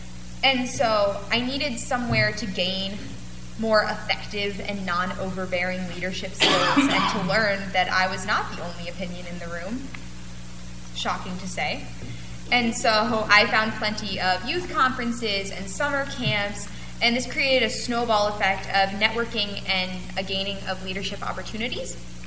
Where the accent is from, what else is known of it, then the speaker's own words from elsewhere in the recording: Palatine, Illinois, United States; I am from Palatine, Illinois, so north of Chicago in the suburbs, not really Chicago, but I like to pretend.